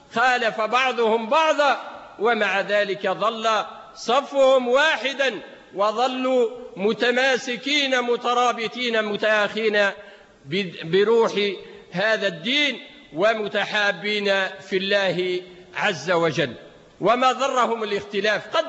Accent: Tunisia; ولا يقول المثل عندنا في تونس

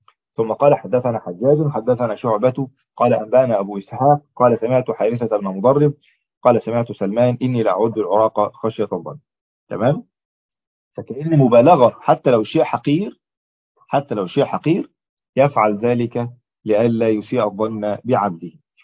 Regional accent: Egypt; عندنا في مصر

